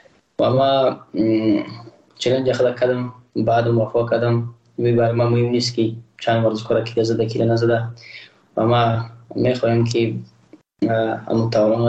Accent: Afghanistan; ما روزبلاک پشتون نیستم، ما یک افغان هستم

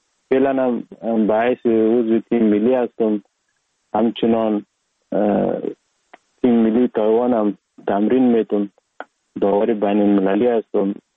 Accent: Sheberghan, Jowzjan, Afghanistan; also born or lived in Sar-e Pol; اصلا زاده ولایت سرپل هستم، در ولایت جوزجان کلان شدیم. تحصیلات ما، مکتب ما، همه چیز ما در ولایت جوزجان خواندیم.

